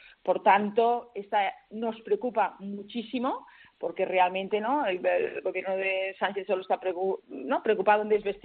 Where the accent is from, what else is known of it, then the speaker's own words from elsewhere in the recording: Catalonia, Spain; como catalana y española que soy